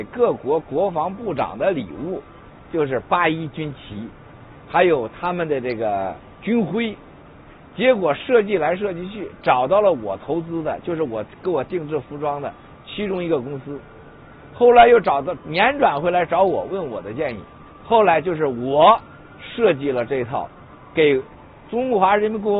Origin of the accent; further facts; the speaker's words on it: China; 所以我到哪呢我都带着我们中国的国旗啊，这是中国人，我是中国人啊，我就带着。